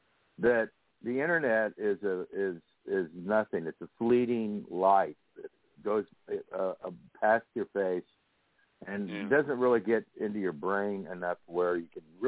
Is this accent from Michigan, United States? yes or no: no; Leroy, Kansas, United States; Kansas, down near where I was raised in Leroy, which is.